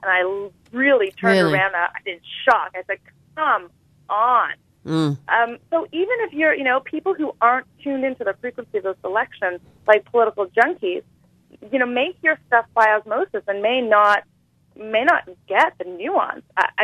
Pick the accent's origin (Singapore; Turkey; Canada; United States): Canada; I'm a Canadian.